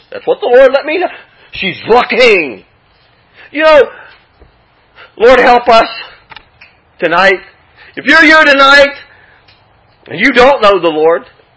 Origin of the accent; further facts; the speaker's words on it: Webster Springs, West Virginia, United States; I remember driving through my hometown one time and this guy, he had the perfect uniform for it.